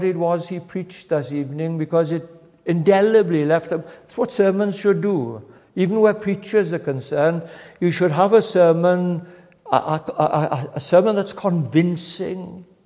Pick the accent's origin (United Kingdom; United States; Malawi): United Kingdom; Wales; And I'm a Welshman. I'm emotional. I jump up when Wales scores